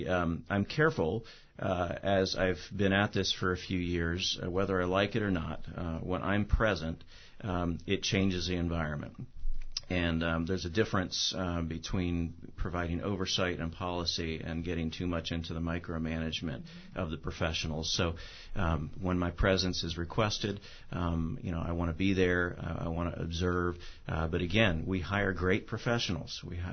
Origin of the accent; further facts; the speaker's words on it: Virginia, United States; I guess because I grew up in Northern Virginia